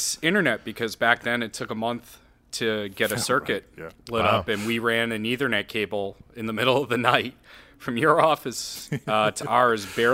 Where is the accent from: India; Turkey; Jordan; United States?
United States; New York; now in Nashua, United States; I grew up in New York. And when my father retired, we moved up to Nashua.